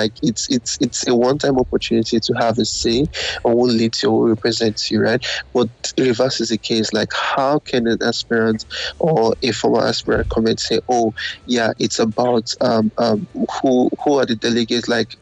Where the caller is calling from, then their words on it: Ontario, Canada; Oh, I'm calling from Canada.